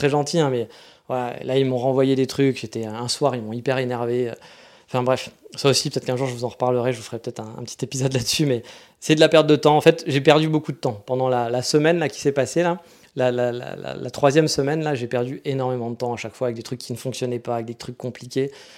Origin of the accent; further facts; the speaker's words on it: France; now in Japan; je suis français